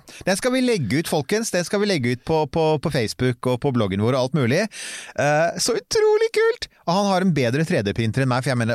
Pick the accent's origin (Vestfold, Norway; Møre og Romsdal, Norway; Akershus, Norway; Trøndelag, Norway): Akershus, Norway; Rykkinn; Jeg er fra Rykken.